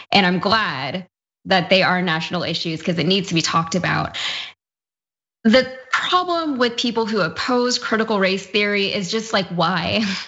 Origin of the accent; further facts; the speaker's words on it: Connecticut, United States; I grew up in Connecticut, so I wasn't in Texas in elementary school